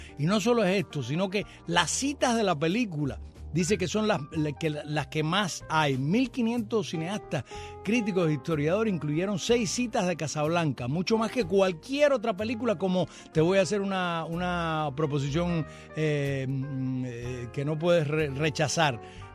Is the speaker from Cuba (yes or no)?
yes; Cuba; Esos somos los cubanos, mi brother, nosotros hablamos así.